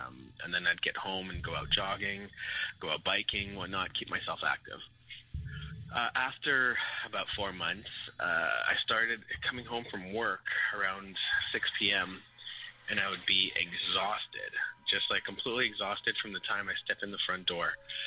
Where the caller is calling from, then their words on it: Montreal, Quebec, Canada; I'm calling from Montreal, Quebec.